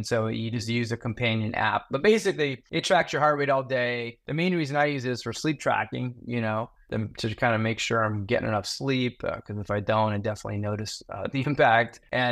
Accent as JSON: {"language": "English", "region": "southern Spain", "country": "Spain", "tie": "born or raised there", "said": "My mom was from Spain, and I grew up in Spain for 8 years. So it's kind of like going back home when I go. So, I grew up in southern Spain"}